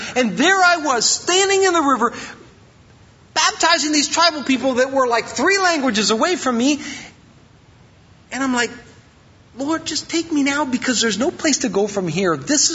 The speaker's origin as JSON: {"language": "English", "region": "Wisconsin", "country": "United States", "said": "\"Dude, what are we doing here? We're from Wisconsin. What are we doing here?\""}